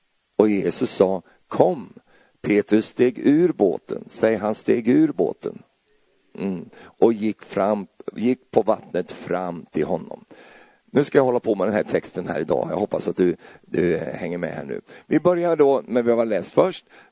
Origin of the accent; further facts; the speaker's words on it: Sweden; Tänk på att jag är svensk. Jag blir lätt orolig.